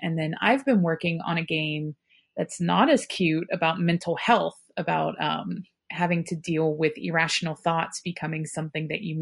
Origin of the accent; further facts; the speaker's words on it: West Virginia, United States; now in Cleveland, United States; I currently live in Cleveland, Ohio. I'm originally from West Virginia.